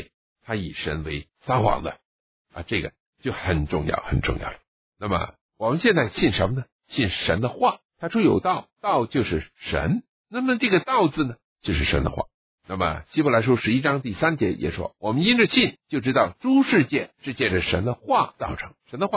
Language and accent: Chinese; China; 照我们中国人那个信字，是人字边加一个言语的言，就是说人的话。